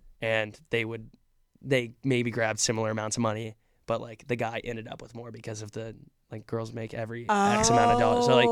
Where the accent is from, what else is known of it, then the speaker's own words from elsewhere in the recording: Austin, Texas, United States; also born or lived in Hawaii / Guam; I was born in Austin.